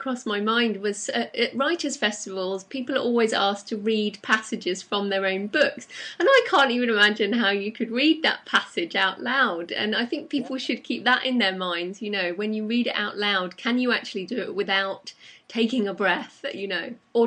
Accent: England, United Kingdom; You know, I am English, so my natural inclination is to write English.

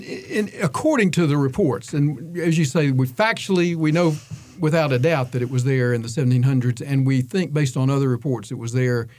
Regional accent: Piedmont (Southeastern US), United States; you and I grew up in the Piedmont

